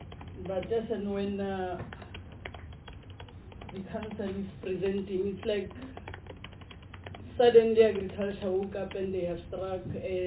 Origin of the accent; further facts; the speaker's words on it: North West, South Africa; English is a second language; I'm coming from Northwest. If you go to Klerksdorp, you go to Orkney, you go to Stilfontein, where mines has been, it's a sore sight, very sore sight.